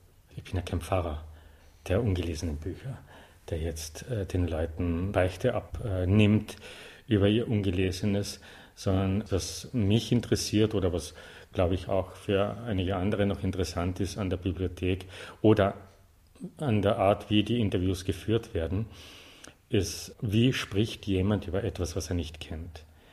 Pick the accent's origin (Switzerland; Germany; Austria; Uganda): Austria; Weil als Österreicher und gelernte Österreicher müsste man das Buch eigentlich gelesen haben.